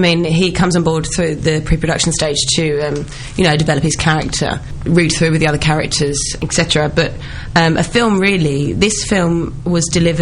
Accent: Hornchurch, London, United Kingdom; Well, I'm from Hornchurch, and my family's from Hornchurch, and I like it.

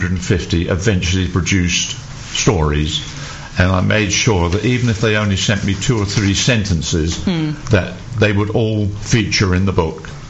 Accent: Ferndown, South West England, United Kingdom; I grew up in Ferndown in Dorset during the war

